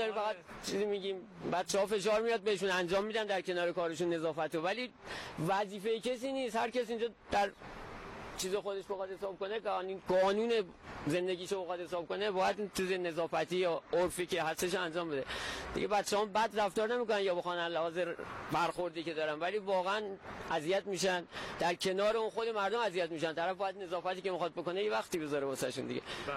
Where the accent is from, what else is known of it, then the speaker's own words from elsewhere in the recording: Qazvin, Iran; من 32 سالمه، بچه قزوینم